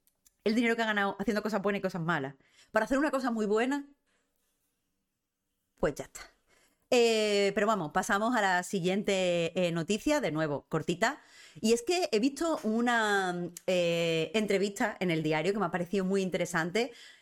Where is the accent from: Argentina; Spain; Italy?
Spain; Andalusia; soy andaluza, ahí han robado a dos manos